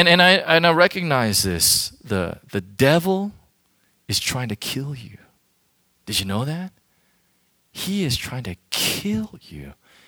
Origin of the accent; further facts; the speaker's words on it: United States; now in Hong Kong; having lived in Asia now for almost 10 years, one thing, and I love the fact that I'm American.